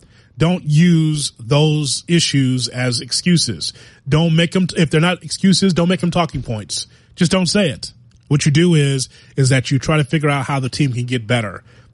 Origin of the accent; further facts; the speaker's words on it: Chicago, Illinois, United States; I'm in a big boy market. I'm a Chicagoan.